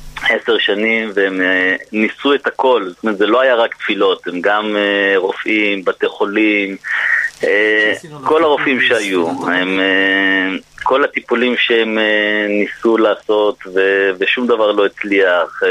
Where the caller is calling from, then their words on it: Jerusalem, Jerusalem District, Israel; מירושלים.